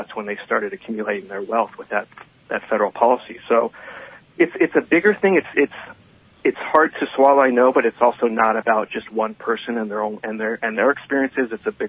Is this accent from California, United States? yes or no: yes; Red Bluff, California, United States; I certainly saw that growing up in Red Bluff. It was much more white in the 90s.